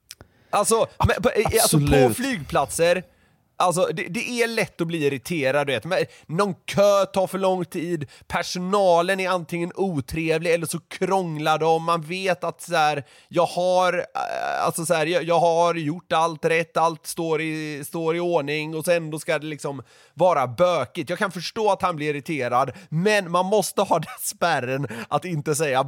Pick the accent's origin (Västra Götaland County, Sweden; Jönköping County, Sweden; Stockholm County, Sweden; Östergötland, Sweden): Västra Götaland County, Sweden; Gothenburg; I området där jag växte upp, södra Göteborg